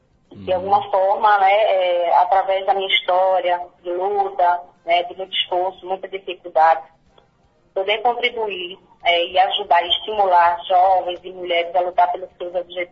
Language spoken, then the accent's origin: Portuguese; Pernambuco, Brazil; born or raised there; also born or lived in Tabira / Carnaíba